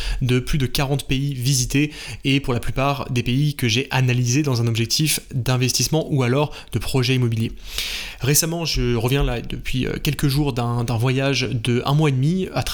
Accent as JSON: {"language": "French", "country": "France", "said": "pas dans mon pays d'origine qui est la France"}